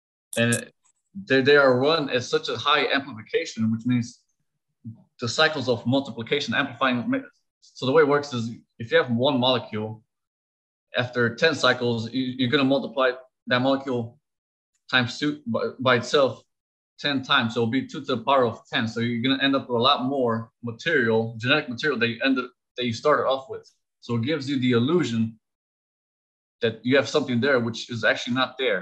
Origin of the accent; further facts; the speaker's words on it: Romania; am 35 years old. I've been in the military for 12 years. I am originally from Romania.